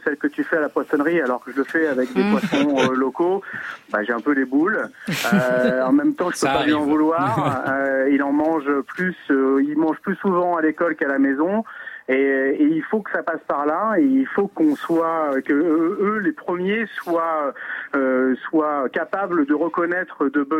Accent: Normandy, France; comme chez moi en Normandie, comme j'ai grandi.

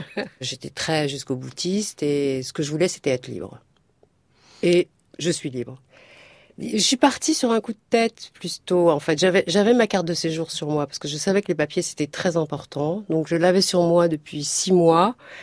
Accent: France; born there; Je suis algérienne. D'ailleurs, j'étais algérienne. Je suis restée algérienne jusqu'à 30 ans. Même si j'étais née en France, j'étais vraiment, algérienne.

